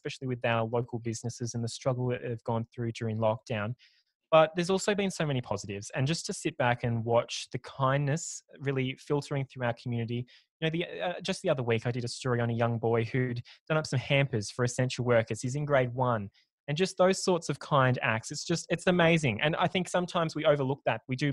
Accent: Ararat, Victoria, Australia; also born or lived in Echuca; Yeah, so I've always lived in Ararat. I was born in Echuca, actually, but I only lived there till I was one. So other than that, I've lived here in Ararat.

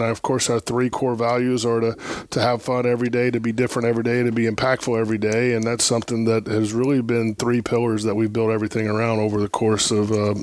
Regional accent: Locust, North Carolina, United States; It's just a hee-haw town, a little Andy Griffith, Mayberry, RFD type place. I grew up in a small rancher house next to my aunt, 2 aunts and uncles.

